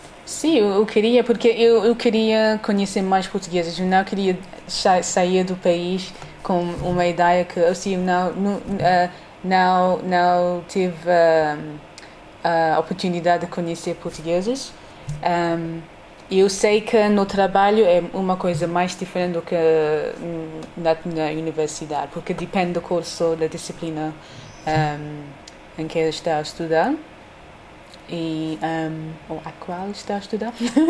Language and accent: Portuguese; London, United Kingdom; Portuguese is a second language; Como sou de Londres, a vida é muito depressa e há muita gente.